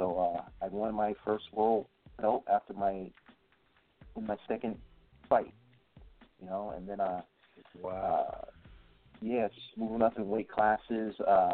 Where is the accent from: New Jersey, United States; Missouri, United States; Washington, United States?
New Jersey, United States; Hillside; Yeah, I was in my hometown, Hillside, New Jersey.